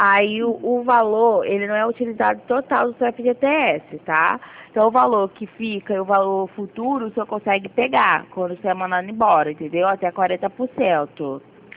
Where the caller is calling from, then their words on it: Duque de Caxias, Rio de Janeiro, Brazil; Oi, estou falando de Duque de Caxias, do C6 consignado.